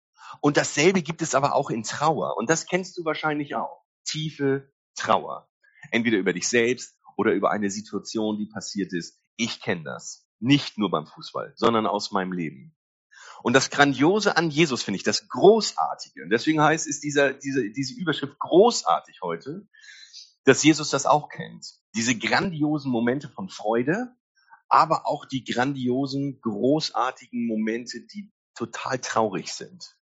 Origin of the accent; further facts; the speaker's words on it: Hamburg, Germany; Du hast mich ja eben schon gefragt, wo ich herkomme, ursprünglich aus Hamburg.